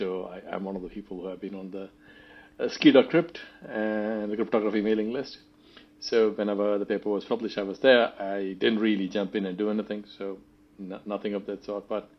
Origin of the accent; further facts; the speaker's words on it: India; So when I grew up in India, my dad used to subscribe to a magazine